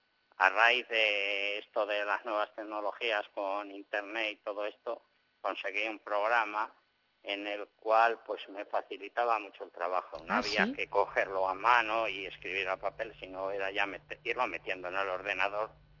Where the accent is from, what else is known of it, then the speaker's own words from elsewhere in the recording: San Cebrián de Castro, Castile and León, Spain; En realidad, yo soy de San Cebrián de Castro. Fontanillas y San Cebrián es el mismo ayuntamiento.